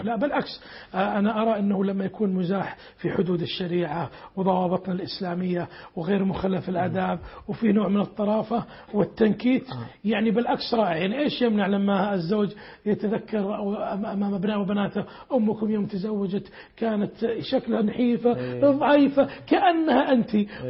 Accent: Saudi Arabia

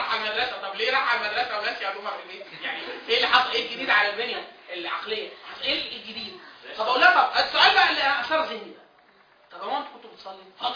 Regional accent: Upper Egypt, Egypt; يعني والدتي انا من الصعيد ومركز من الصعيد

